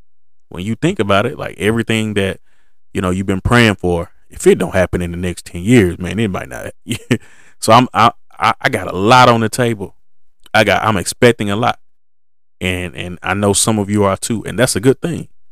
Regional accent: Texas, United States; We're from Texas. So it's usually hot here. And the past couple of summers, it's been a drought.

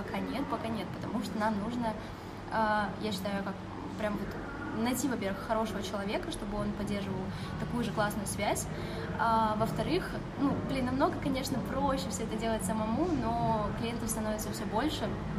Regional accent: Chelyabinsk, Chelyabinsk Oblast, Russia; now in Moscow, Russia; мы из Челябинска. Но в этом году получилось так, что мы решили остаться в Москве

